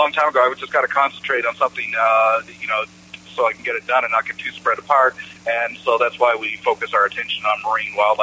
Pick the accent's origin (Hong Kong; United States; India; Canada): Canada; Eastern Canada; the beavers that got wiped out of my hometown in eastern Canada by trappers.